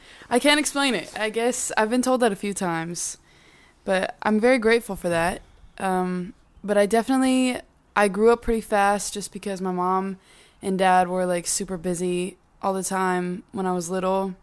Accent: Round Rock, Texas, United States; Round Rock, originally.

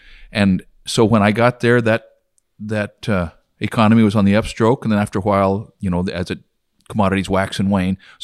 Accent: Oregon, United States; moved away; also born or lived in Wyoming; Growing up in Oregon and then moving to Wyoming, I was in two economies that were commodity-based.

